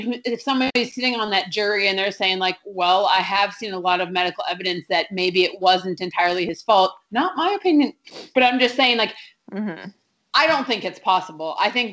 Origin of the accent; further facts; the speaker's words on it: Minnesota, United States; I grew up in Minnesota and it's breaking my heart. Like, I'm so glad I'm not there now.